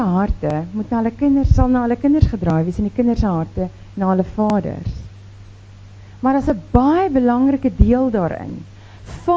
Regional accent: Western Cape, South Africa; Nou ek het in die Koue Bokkeveld groot geword en die van julle wat die Koue Bokkeveld ken, weet daar's net dit Toys en Van der Merwes.

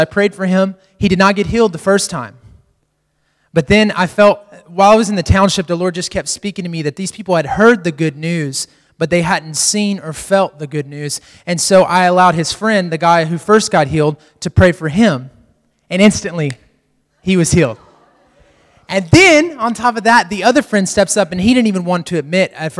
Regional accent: Texas, United States; obviously I'm from the States. I'm from Texas

